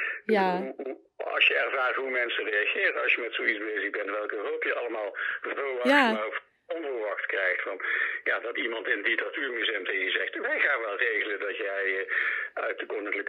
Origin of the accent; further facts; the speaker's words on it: Limburg, Netherlands; Ik ben in Zuid-Limburg opgegroeid.